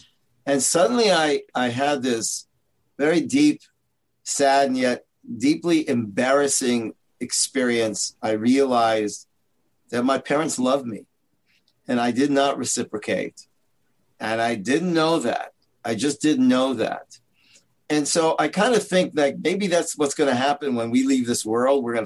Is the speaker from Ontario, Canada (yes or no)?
yes; Toronto, Ontario, Canada; I'm from Canada, Toronto.